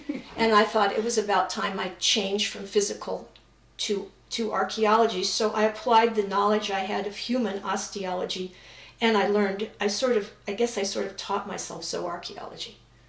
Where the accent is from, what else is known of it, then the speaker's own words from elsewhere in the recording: St. Louis, Missouri, United States; also born or lived in Beirut, Lebanon / California; I never learned Arabic. I don't speak Arabic. So I grew up in St. Louis for the first 12 years, and then my family moved to California. So I went to high school and college in California.